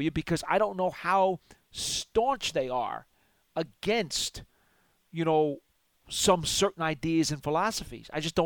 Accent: Northeast, United States; You know, I'm a paisan from the Northeast. This is where I belong.

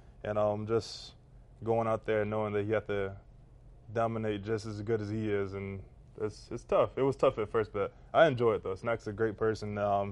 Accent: Georgia, United States; Yeah, because playing in the South, playing for Alabama, growing up in Georgia, you don't experience cold weather like this.

